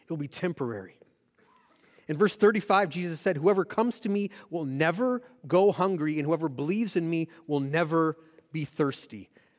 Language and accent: English; Michigan, United States; also born or lived in Texas; Now, I try not to drink a lot of soda, or when I was growing up in Michigan, we called it pop, okay?